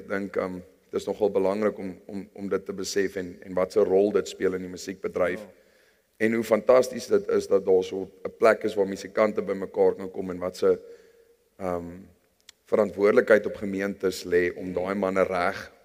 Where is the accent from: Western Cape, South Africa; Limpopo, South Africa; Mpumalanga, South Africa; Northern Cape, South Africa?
Limpopo, South Africa; Nylstroom; Ek het groot geword in Nylstroom. Net aan die kant Warmbad.